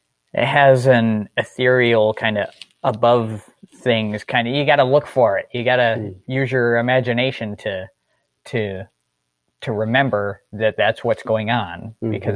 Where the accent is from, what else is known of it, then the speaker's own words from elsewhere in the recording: United States; Is I follow Yahweh first and then I'm an American.